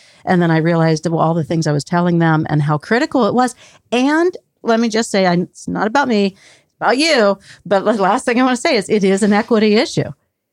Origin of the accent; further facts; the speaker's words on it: Pittsburgh, Pennsylvania, United States; And I am from Pittsburgh, and you're at Carnegie Mellon